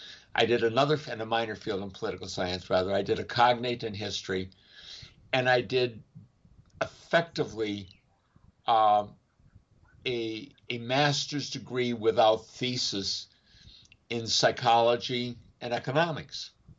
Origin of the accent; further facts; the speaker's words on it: Michigan, United States; moved away as an adult; Well, I guess after 28 years here, I guess I'm converted Mississippian, and I'm originally from Michigan.